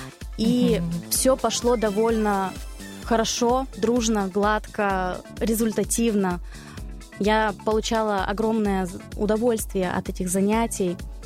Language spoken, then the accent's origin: Russian; Uporovo, Tyumen Oblast, Russia; в моем родном селе Упорово, откуда я родом.